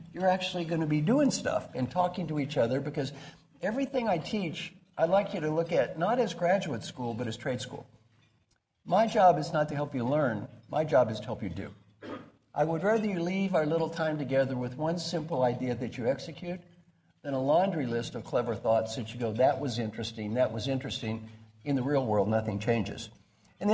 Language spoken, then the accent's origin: English; Valley Station, Kentucky, United States; I'm from Valley Station, Kentucky.